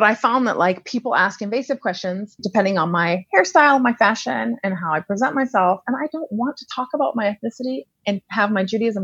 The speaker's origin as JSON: {"language": "English", "country": "United States", "tie": "born or raised there", "lives_now": "France", "said": "I was born in America and my parents met in France, then moved to America. I grew up in a community that was like lefty, liberal, feminist, intellectual, Ashkenazi women, hippies."}